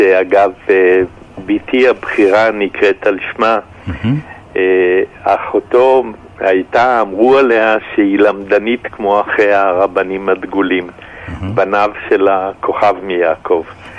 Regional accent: Jerusalem, Jerusalem District, Israel; כשהייתי ילד בשערי חסד בירושלים, שם גרו הוריי

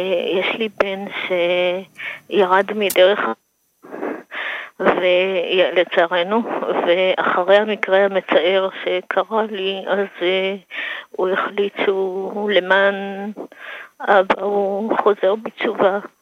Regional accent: Bnei Brak, Tel Aviv District, Israel; אני מבני ברק

